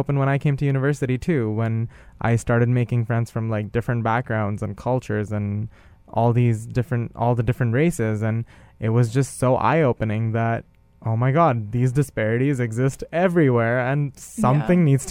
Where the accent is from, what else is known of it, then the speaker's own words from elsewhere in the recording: India; I'm a light-skinned brown boy. So growing up in India and being a cisgender male